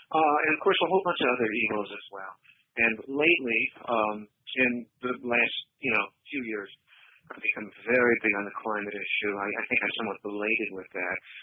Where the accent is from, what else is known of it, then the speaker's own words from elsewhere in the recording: Chicago, Illinois, United States; because I was from Chicago. I was from Obama's neighborhood, and I actually dealt with Obama.